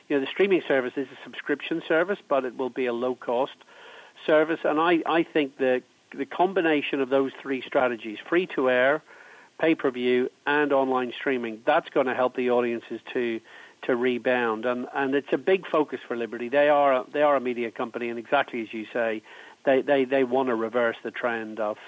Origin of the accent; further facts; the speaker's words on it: Ireland; I come from Ireland, as I said earlier